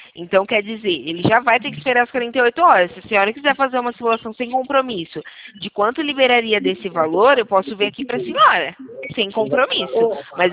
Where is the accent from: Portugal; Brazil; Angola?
Brazil; Santa Bárbara d'Oeste, São Paulo; eu sou aqui do interior de São Paulo, Santa Bárbara do Oeste.